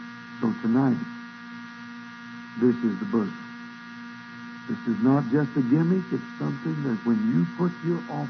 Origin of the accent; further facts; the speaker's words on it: Shawnee, Oklahoma, United States; born there; And I remember my grandma, I was born in Shawnee, Oklahoma.